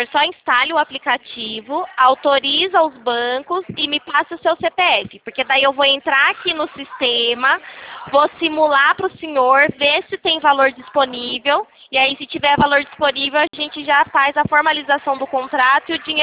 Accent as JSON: {"language": "Portuguese", "town": "Itatiba", "region": "São Paulo", "country": "Brazil", "said": "Eu sou daqui de Itatiba."}